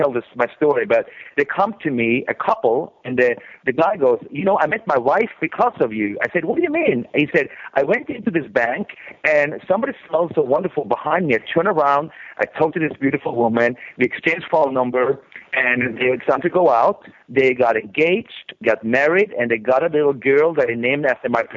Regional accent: Norway; I was born and raised in Norway, and we have very, very cold winters.

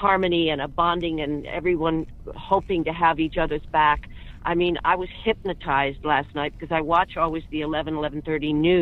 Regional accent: Colorado, United States; because I'm from Colorado and Columbine and all these awful moments

